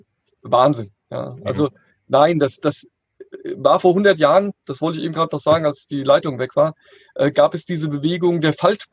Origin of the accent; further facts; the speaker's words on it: Hesse, Germany; Also ich komme ja hier aus der Nähe von Frankfurt